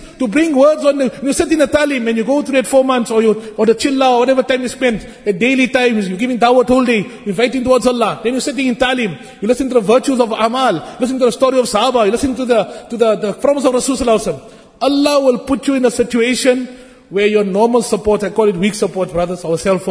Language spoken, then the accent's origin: English; United States; I said, we're from America, we're youth from America and some other countries.